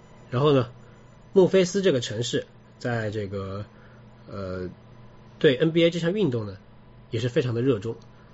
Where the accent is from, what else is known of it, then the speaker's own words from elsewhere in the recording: China; 就像可能像乒乓球之于我们中国人一样